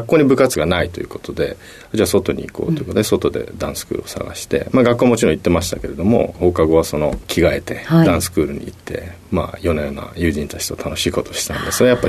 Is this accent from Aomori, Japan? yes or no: no; Tokyo, Japan; 東京都です。